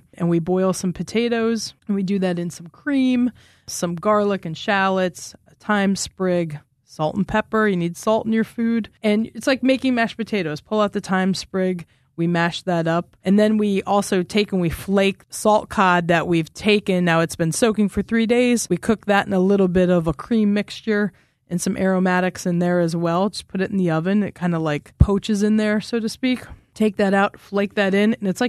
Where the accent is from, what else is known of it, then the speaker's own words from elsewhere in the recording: Wisconsin, United States; maybe it's just because I grew up in the Midwest and, you know, I'm from Wisconsin